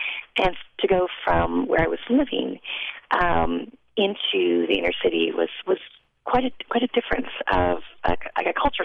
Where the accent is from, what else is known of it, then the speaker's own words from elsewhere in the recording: California, United States; Growing up in Southern California, which is this microcosm of so many different ethnicities and cultures